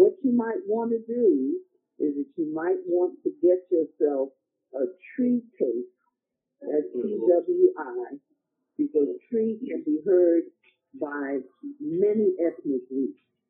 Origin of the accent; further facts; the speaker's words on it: New York City, New York, United States; born there; coming from the city, I mean, I was born in New York City, but I also had the opportunity to live in other environments.